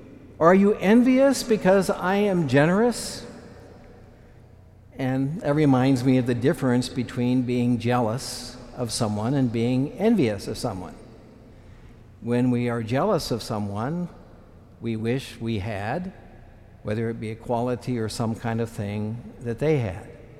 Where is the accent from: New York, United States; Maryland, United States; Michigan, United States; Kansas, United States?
Kansas, United States; Concordia; Now, when I was a young boy growing up in Concordia, Kansas, we had a wonderful pastor.